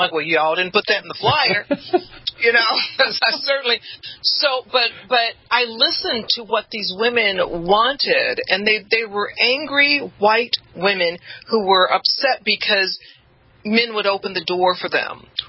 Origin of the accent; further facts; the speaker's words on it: Los Angeles, California, United States; I came from the inner city. I came from Watts in Los Angeles.